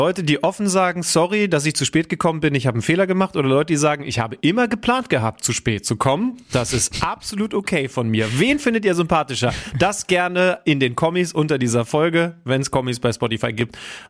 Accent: Lower Saxony, Germany; ein Zonengrenzler, aufgewachsen bei Wolfsburg bzw. Helmstedt. Und dahinter beginnt dann eben schon Sachsen-Anhalt.

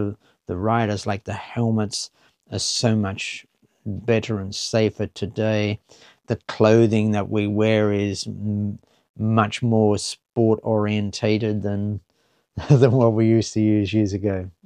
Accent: Australia; now in United Kingdom; The weather and the rainfall is very similar to where I grew up in Australia.

